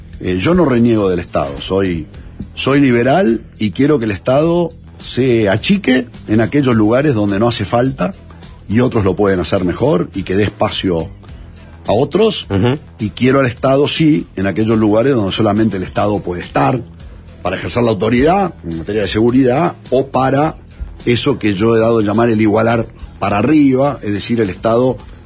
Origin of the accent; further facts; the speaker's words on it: Uruguay; como uruguayo